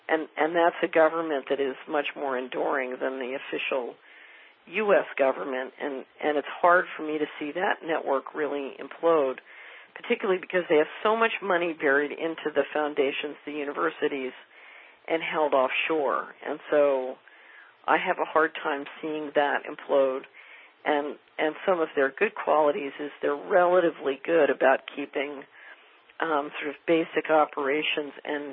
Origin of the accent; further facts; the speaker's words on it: Philadelphia, Pennsylvania, United States; also born or lived in New York / Washington; living in New York and Washington and growing up in Philadelphia